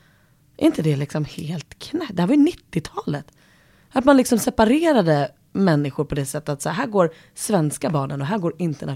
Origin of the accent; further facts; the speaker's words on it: Tullinge, Stockholm County, Sweden; Tullingen där jag är uppvuxen har haft liksom, både de jätterika som bor i de 20 stora villorna. Men sen så finns det också de som kämpar mer och har andra förutsättningar i livet.